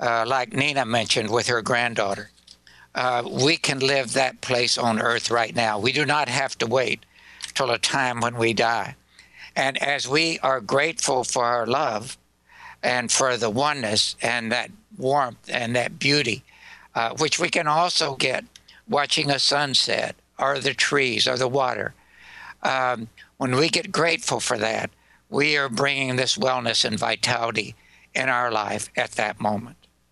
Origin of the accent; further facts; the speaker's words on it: Texas, United States; I grew up in West Texas, Southern Baptist and Southern Methodist.